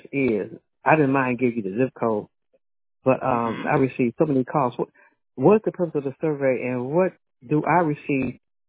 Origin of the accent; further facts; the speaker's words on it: Michigan, United States; moved away; I am in Texas, but I came from Michigan.